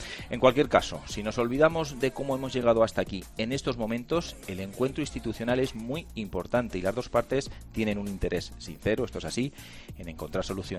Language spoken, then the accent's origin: Spanish; Almansa, Castilla-La Mancha, Spain; moved away as an adult; Pues mira, llegué de Almansa.